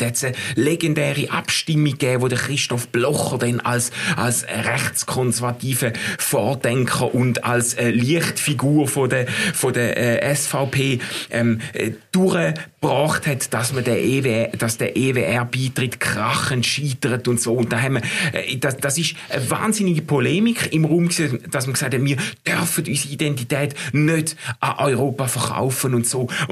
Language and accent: German; Switzerland; ich bin noch mit dem Stolz aufgewachsen, Gott sei Dank bin ich Schweizer, darf ich in der Schweiz geboren sein und nicht in Deutschland und nicht in Frankreich und nicht in Italien.